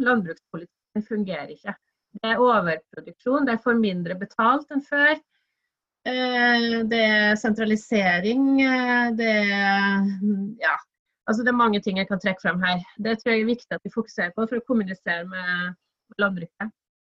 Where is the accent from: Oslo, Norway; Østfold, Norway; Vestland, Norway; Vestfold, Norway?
Vestland, Norway; Jo, altså jeg har vokst opp i Sogn og Fjordane. Når jeg vokste opp så var det mye sau der.